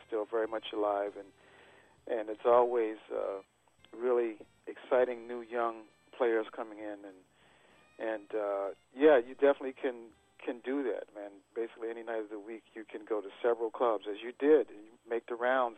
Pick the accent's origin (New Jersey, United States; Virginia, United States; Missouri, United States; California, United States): Virginia, United States; Hampton; also born or lived in Richmond; now in New York, United States; I'm originally from Hampton, Virginia, and lived for a few years in Richmond, Virginia